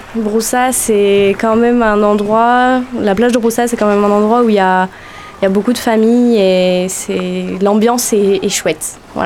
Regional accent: Eymoutiers, Nouvelle-Aquitaine, France; Parce que, alors, je suis d'Emoutier, voilà. J'habite à Emoutier en ce moment

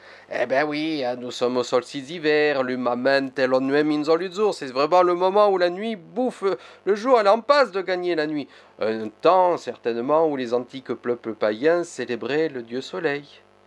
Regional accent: Nouvelle-Aquitaine, France; Et puis que dire, chez nous en Limousin des cadeaux?

